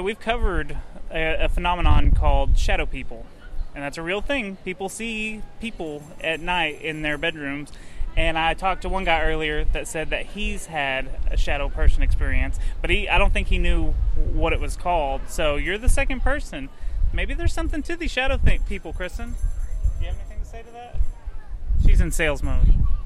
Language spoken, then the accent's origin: English; Texas, United States; Because we're from Texas, we have no idea about anything.